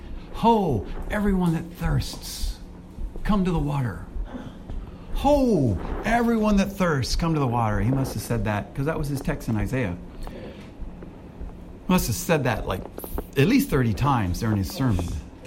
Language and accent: English; United States; now in Singapore; You have to remember, I'm American, so I still think in 32 degrees is freezing, you know?